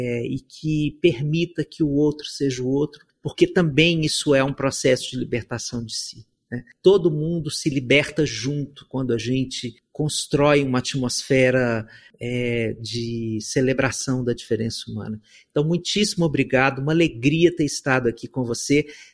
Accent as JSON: {"language": "Portuguese", "region": "Minas Gerais", "country": "Brazil", "said": "Eu sou mineiro, eu estudei para isso."}